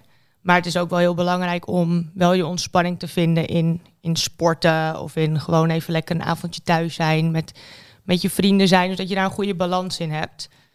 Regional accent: Diemen, North Holland, Netherlands; also born or lived in Amsterdam; now in Weesp, Netherlands; Geboren in Amsterdam trouwens, in het ziekenhuis. Dus er staat wel Amsterdam op mijn legitimatie. Maar nee, in Diemen echt helemaal opgegroeid.

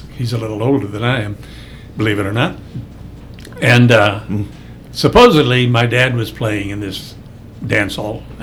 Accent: Omaha, Nebraska, United States; also born or lived in Columbus; Well, I was born in Columbus. Okay. And I left Columbus, a babe in arms, and basically grew up in Omaha

